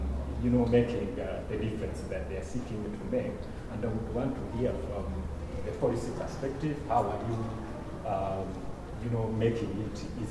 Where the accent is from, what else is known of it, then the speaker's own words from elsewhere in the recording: Rwanda; I'm a journalist from Rwanda.